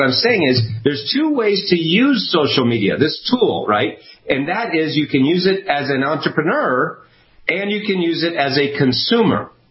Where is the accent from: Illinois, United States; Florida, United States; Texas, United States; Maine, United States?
Maine, United States; Kennebunkport; I grew up in New England. You mentioned, you know, Kenny Bunkport, Maine. That's where I grew up.